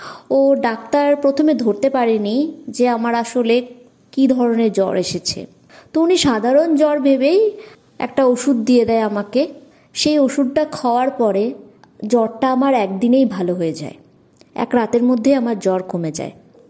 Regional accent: West Bengal, India; আমার বাড়ি পশ্চিমবঙ্গের নদিয়া জেলায়। আমার জন্ম 1988 সালের 20 আগস্ট একটা প্রত্যন্ত গ্রাম্য অঞ্চলে। আমার ঠাকুমার বাড়ি মুর্শিদাবাদের বেলডাঙাতে।

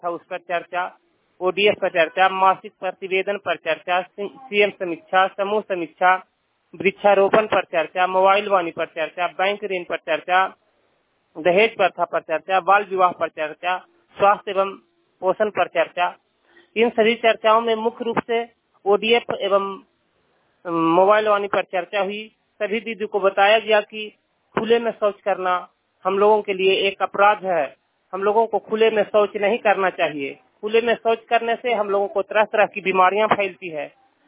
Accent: Jaswantpur, Bihar, India; ग्राम जसवंतपुर का निवासी हूँ। संकल्प पीएलएफ चंडी नालंदा का बुक कीपर हूँ।

